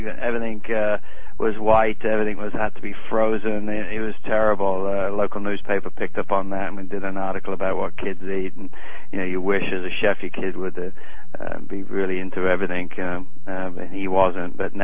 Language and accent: English; England, United Kingdom; as an Englishman was a highlight.